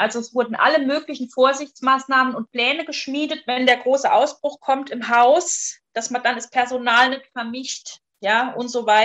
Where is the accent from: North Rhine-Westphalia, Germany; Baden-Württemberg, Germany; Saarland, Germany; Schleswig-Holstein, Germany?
Saarland, Germany; ich bin aus dem Saarland und arbeite im stationären Bereich, also im Pflegeheim.